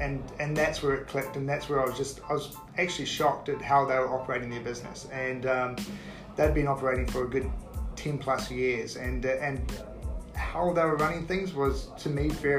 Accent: New Zealand; moved away as an adult; now in London, United Kingdom; I am a Kiwi, and I guess I founded PT Minder about 8 years ago now, back when I was living in New Zealand. I am based in London, been here for 3 years.

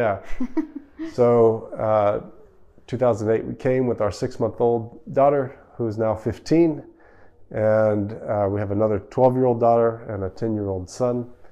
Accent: Oklahoma, United States; I'm from Oklahoma. Didn't know too many Afghans growing up in Oklahoma.

